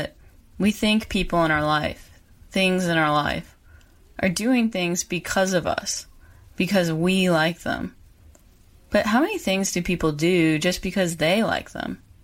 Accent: United States; As an American, I like these descriptions of what are obviously stereotypes about what it means to be poor and to have bad taste

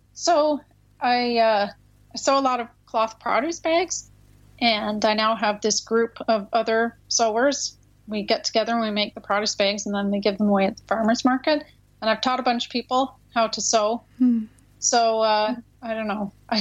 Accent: Canada; now in United States; We're Canadian, but we live in the U.S.

